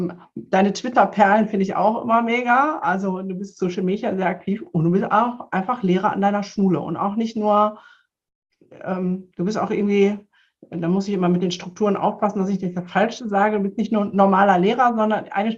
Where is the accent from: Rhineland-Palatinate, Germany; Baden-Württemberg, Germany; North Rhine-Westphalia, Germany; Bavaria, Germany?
North Rhine-Westphalia, Germany; ich komme auch aus dem Pott